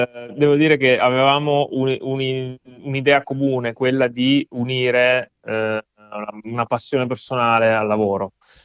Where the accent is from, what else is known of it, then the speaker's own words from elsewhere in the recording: Abruzzo, Italy; now in Bologna, Italy; io bolognese d'adozione, sono abruzzese di origine, sì, però sono venuto qui a studiare